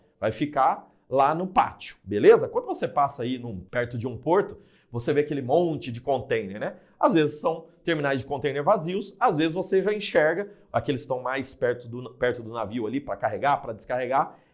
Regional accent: Paraná, Brazil; eu sou do Paraná

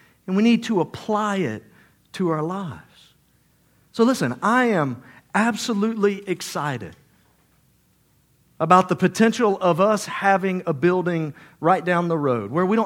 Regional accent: Georgia, United States; I'm from Georgia. That means dirt.

